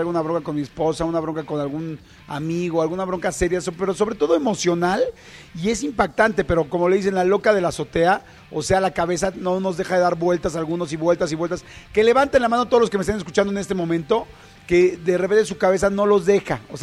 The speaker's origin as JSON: {"language": "Spanish", "country": "Mexico", "said": "me hicieron el favor de invitarme la gente de la ONU como mexicano"}